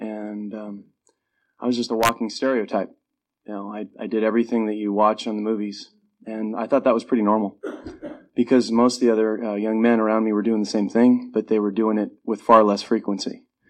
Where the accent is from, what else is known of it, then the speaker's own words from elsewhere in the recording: Edmonds, Washington, United States; So I grew up in Edmonds, and I had an amazing childhood, adolescence.